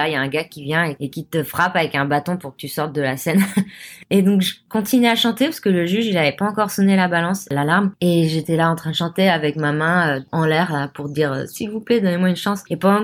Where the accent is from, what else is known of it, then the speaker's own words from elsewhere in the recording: Samois-sur-Seine, Île-de-France, France; J'ai grandi à Samois-sur-Seine